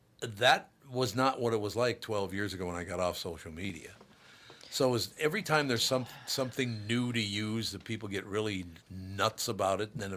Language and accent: English; Minnesota, United States; growing up in Minnesota was heaven. It was wonderful. To walk downtown Minneapolis was fantastic. Go across the river to St. Paul, it was wonderful.